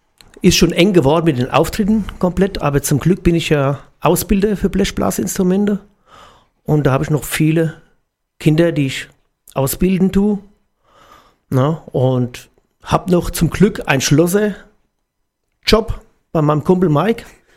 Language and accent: German; Altmittlau, Hesse, Germany; Ja, ich komme aus einem schönen Freigericht, aus Altmittlau.